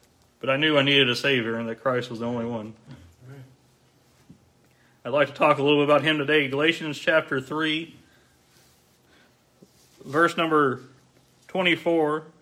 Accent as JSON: {"language": "English", "town": "Clarksville", "region": "Tennessee", "country": "United States", "said": "I am from the Clarksville, Tennessee area, growing town, about 200,000 people almost now. It wasn't that big 20, 30 years ago, but it's a military town."}